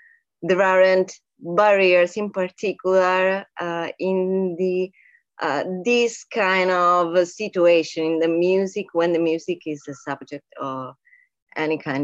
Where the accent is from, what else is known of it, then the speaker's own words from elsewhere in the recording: Sicily, Italy; English is a second language; I'm from Sicily, Italy, specifically Sicily.